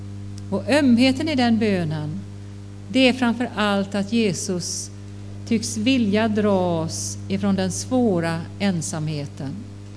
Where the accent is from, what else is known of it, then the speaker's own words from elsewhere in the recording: Marstrand, Västra Götaland County, Sweden; när jag satt vid hamnen ute på Marstrand där jag är född och uppvuxen